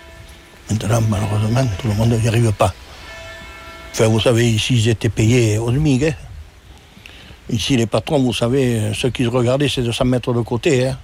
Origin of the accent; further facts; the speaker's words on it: Saint-Christol-lès-Alès, Occitanie, France; born there; Moi, je suis né à Saint-Christol-des-Alais, alors. Je suis né dans un pays minier, alors.